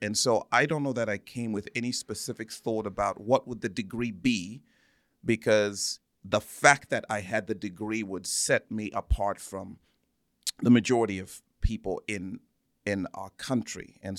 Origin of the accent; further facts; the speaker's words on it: Zambia; also born or lived in England; So I was born there, raised in Zambia, because that's where my family's from. That's where we lived. That's where my lineage, heritage, all of that is from Zambia.